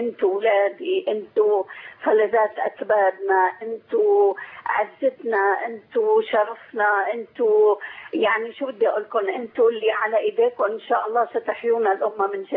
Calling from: Qatar; أنا من قطر عم بتكلم.

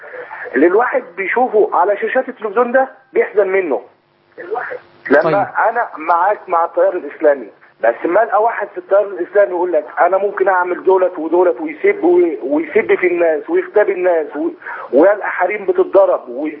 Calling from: Mecca, Makkah Province, Saudi Arabia; من السعودية, بكلمك من مكة المكرمة قدام الحرم.

